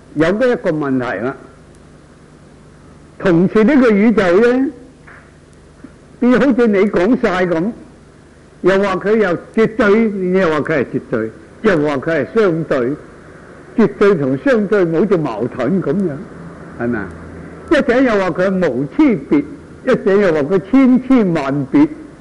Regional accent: China; 我哋中國人咧，二千幾年前已經知道啦

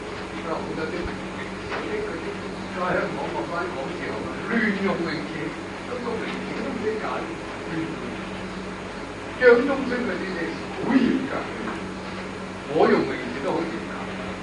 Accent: Guangdong, China; 我們是廣東人

